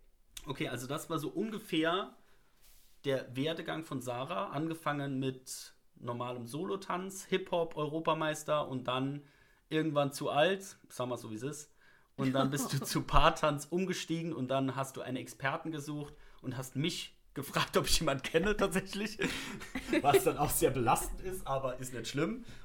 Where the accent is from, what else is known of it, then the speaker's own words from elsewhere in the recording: Saarland, Germany; Weil es ist Hannover, wir kommen aus dem Saarland. Das ist ja wirklich die ganz andere Ecke.